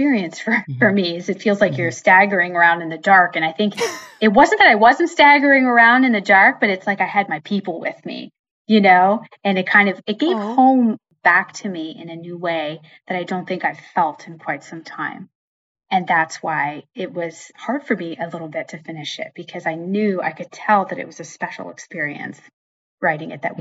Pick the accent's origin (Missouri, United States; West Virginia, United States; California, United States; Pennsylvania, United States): Pennsylvania, United States; I grew up in Western Pennsylvania. This story is very personal to me. I come from a family of roofers, my grandfather, my dad, my uncles, my brother.